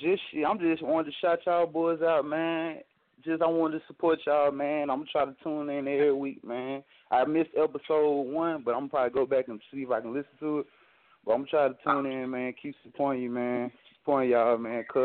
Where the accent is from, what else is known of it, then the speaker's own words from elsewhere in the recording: Huntsville, Alabama, United States; Georgia, man. I'm from Huntsville, Alabama.